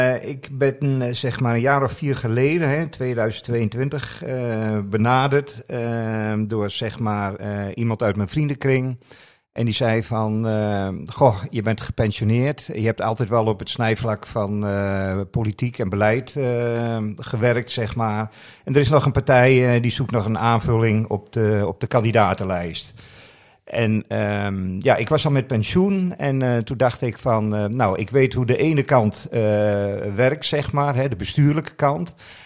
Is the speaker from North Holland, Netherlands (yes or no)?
no; Enschede, Overijssel, Netherlands; ik ben in Enschede geboren, naast het Diekmanstadion.